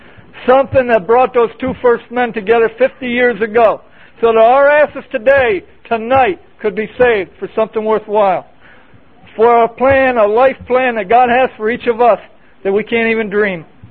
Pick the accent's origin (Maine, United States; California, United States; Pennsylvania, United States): Pennsylvania, United States; I was able to go to my hometown in Pennsylvania.